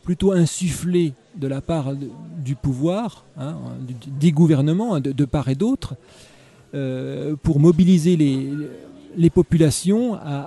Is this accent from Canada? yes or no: no; France; born there; je suis d'origine catholique, ce qui est le cas. Je suis né en France, j'ai été baptisé.